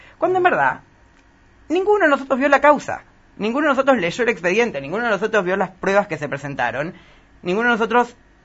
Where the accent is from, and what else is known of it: Argentina